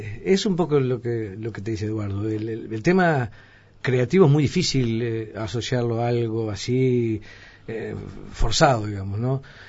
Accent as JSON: {"language": "Spanish", "region": "Montevideo", "country": "Uruguay", "tie": "born or raised there", "also_born_or_lived": "Florida", "said": "de Montevideo por adopción, digamos, ¿no? Nací en Florida, pero en realidad me crié en La Unión y Villa Española."}